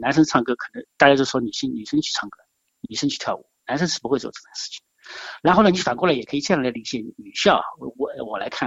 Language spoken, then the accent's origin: Chinese; China; moved away; 我们是来自一个都是混校的地方。我们很多人来从中国大陆，那里没有单性别学校的。所以我们初来乍到，我觉得我刚来的时候也是这样的，